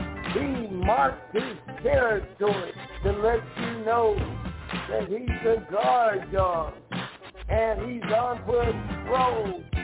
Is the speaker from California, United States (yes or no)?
yes; Los Angeles, California, United States; I had some vicious dogs on my block when I grew up in South Central L.A.